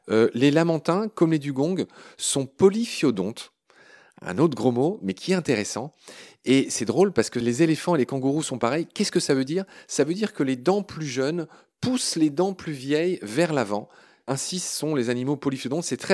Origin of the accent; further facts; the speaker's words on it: Guadeloupe, France; j'allais dire, chez nous, en Guadeloupe